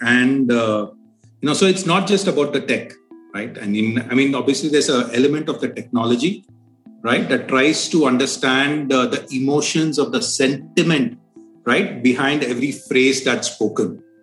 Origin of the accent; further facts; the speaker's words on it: India; English is a second language; So very proud of it, obviously being an Indian.